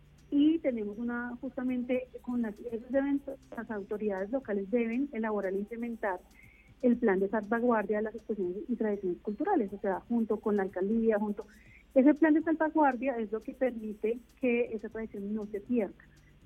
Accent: Colombia; en esa identidad que nos junta, que nos une como colombianos y colombianas.

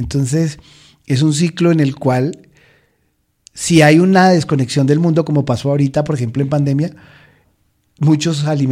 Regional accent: Florencia, Caquetá, Colombia; yo soy oriundo de, yo soy nacido en Florencia, Caquetá, y estudié allá en mi universidad y gran parte de mi colegio.

